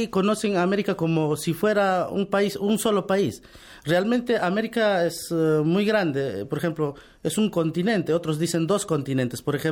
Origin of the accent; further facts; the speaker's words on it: Peru; Por ejemplo, nosotros somos de Perú y hay unas ciudades antiguas ahí